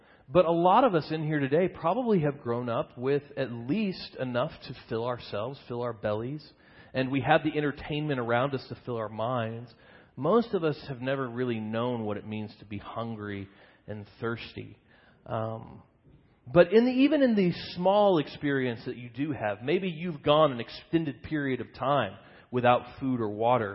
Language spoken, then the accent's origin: English; Kansas City, United States; I've mentioned Kansas City Barbecue in my past sermons because I'm from Kansas City.